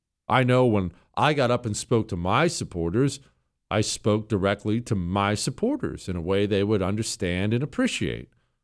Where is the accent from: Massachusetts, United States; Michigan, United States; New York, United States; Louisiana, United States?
New York, United States; New York City; born there; I was born in New York City.